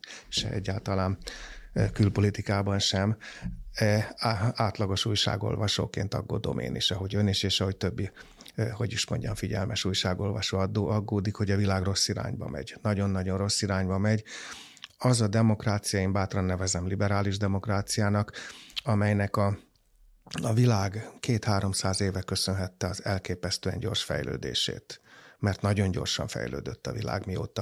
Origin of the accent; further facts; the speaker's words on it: Hungary; és ebben is volt az erőnk, hogy magyarként köszönhetően annak a nagyon magas oktatási színvonal maradékának, amiből éltünk, és kis népként alkalmazkodni kényszerülő népként